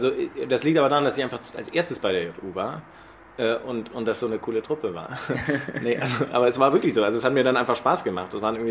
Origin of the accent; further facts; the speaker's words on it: Munich, Bavaria, Germany; born there; now in Hamburg, Germany; ich bin in München geboren. Ich wollte zum Zeitpunkt meiner Geburt nah bei meiner Mutter sein und die war nun mal damals in München. Hat aber Hamburger Wurzeln. Also meine Mutter ist in Hamburg groß geworden